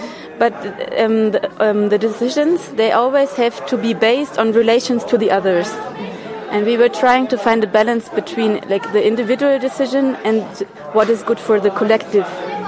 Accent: Hamburg, Germany; English is a second language; I'm from Hamburg, and I work as a choreographer and also as a performer.

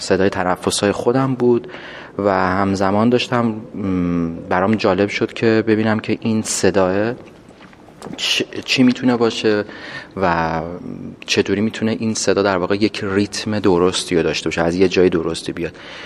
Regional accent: Kashan, Isfahan, Iran; انگیزه اصلی منم از اینجای بود که من اصالتا کاشانیم

